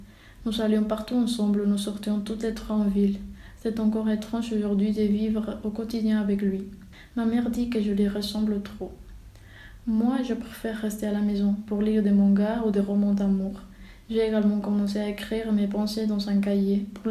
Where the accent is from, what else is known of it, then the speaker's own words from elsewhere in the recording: Ecuador; also born or lived in Madrid, Spain; now in Switzerland; je viens d'Équateur, mais je suis née en Espagne.